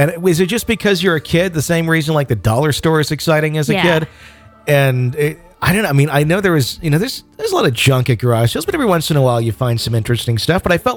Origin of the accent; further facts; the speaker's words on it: Idaho, United States; So I'm from Idaho and was around 8 years old at the time.